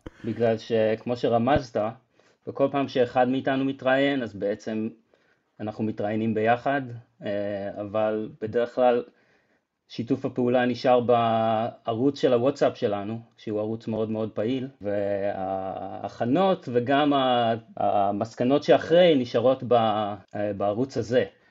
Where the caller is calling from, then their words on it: London, United Kingdom; אני מדבר מלונדון.